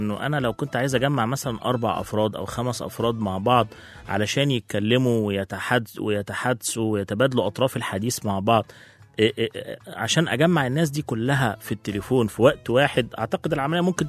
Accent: Egypt; احنا كمصريين يعني شعب بيحب يوجب انجاز التعبير

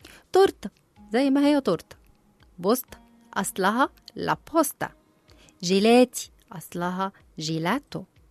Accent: Egypt; وإحنا كمصريين متميزين بلهجتنا المصرية

